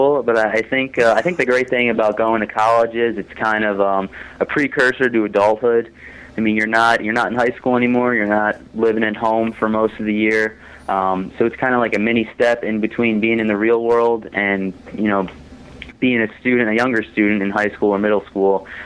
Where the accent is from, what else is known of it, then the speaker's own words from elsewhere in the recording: Deerfield, United States; growing up in Deerfield, which is, you know, a pretty affluent community